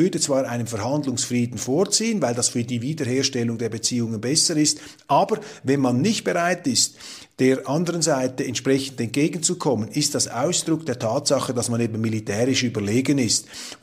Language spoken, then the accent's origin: German; Switzerland; dann frage ich mich jetzt einfach als Schweizer um 25% Deutscher, wie hat man eigentlich die historischen Erfahrungen verarbeitet